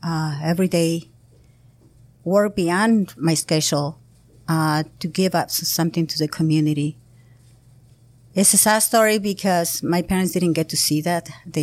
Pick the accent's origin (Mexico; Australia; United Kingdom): Mexico; Mexicali, Baja California; moved away as an adult; now in United States; So I was born in Mexicali, went college in Mexicali for an accounting. And I work as an accountant for the Tourism and Convention Bureau, Comités Turismo y Convenciones, for the Municipality of Mexicali. I worked there 7.5 years before I moved to the United States.